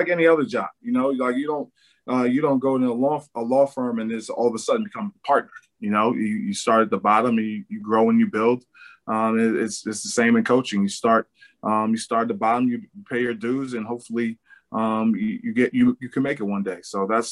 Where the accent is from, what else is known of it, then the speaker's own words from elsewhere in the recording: New York City, New York, United States; especially to come back to my hometown, New York City, and be a school like Fordham.